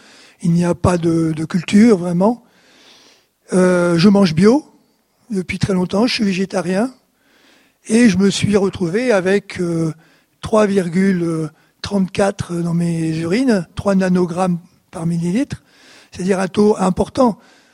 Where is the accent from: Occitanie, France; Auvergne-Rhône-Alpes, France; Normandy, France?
Occitanie, France; Je viens d'Ariège, je ne sais pas si vous connaissez l'Ariège, mais c'est une région, une jolie région.